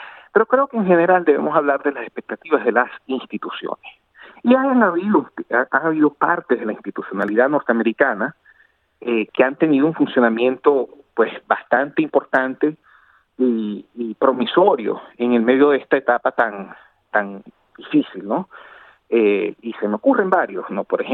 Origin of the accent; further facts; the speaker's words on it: Venezuela; como venezolano he vivido lo que es vivir bajo periodos autocráticos, bajo la autocracia actual